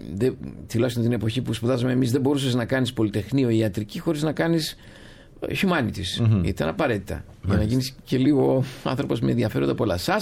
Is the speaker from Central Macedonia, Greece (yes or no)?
yes; Thessaloniki, Central Macedonia, Greece; Είμαι Σαλονικιός, οι γονείς του πατέρα μου είναι από τη Κωνσταντινούπολη και από την Τραπεζούντα. Πρόσφυγες, μια κανονική, πολύ έτσι, λαϊκή της εποχής του 60 και του 70 οικογένεια